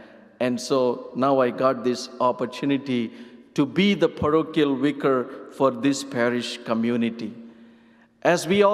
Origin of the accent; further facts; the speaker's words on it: Andhra Pradesh, India; first language Telugu; English is a second language; am from southern part of India, from the state of Andhra Pradesh. Our state language is Telugu, so my mother tongue is Telugu.